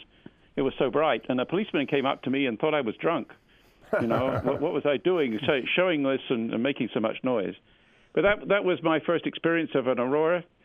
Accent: England, United Kingdom; also born or lived in Exeter; I was back in England. You can probably hear that in my accent.

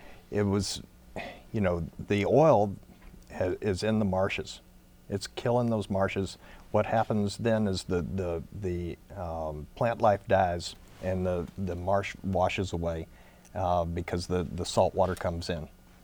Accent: Louisiana, United States; I mean, I'm originally from Louisiana. I have cousins down there that live there, work there, and they're in a terrible bind.

